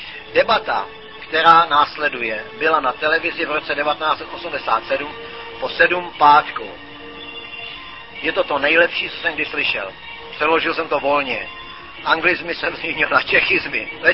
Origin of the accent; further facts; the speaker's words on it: California, United States; Já sám pocházím z Kalifornie, kde je možná tolik náboženských sekt, kolik tam obyvatel.